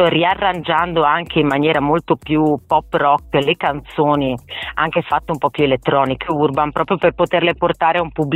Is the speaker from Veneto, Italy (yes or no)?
yes; Vicenza, Veneto, Italy; born there; now in Bassano del Grappa, Italy; Io sono nata a Vicenza e poi mi sono trasferita a Bassano del Grappa, quindi comunque siamo là, sono là.